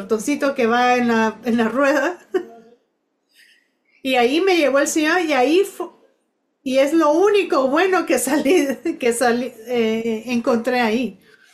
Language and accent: Spanish; Pittsburgh, Pennsylvania, United States; Yo crecí en Pittsburgh